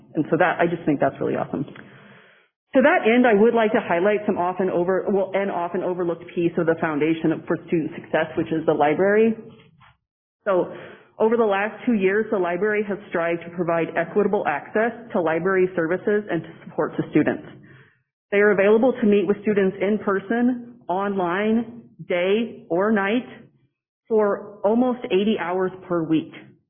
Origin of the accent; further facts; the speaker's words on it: Lawrence, United States; We are both from Lawrence.